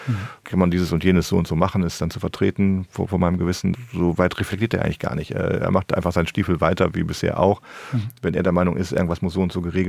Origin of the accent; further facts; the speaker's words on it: Rhineland, Germany; ich versuche ja schon auch als Rheinländer nicht den Optimismus zu verlieren grundsätzlich.